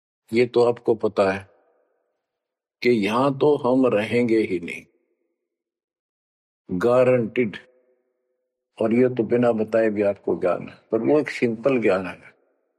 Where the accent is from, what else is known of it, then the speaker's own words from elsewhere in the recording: Uttar Pradesh, India; हम छोटे थे तो हमारे गांव से और लखनऊ तक 7-8 किलोमीटर है